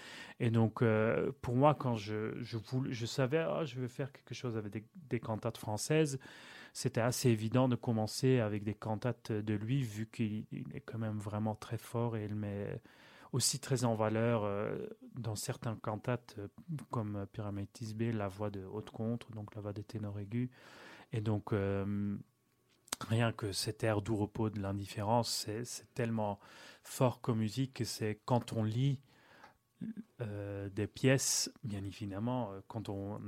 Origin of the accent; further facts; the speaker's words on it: Flanders, Belgium; que je suis flamand aussi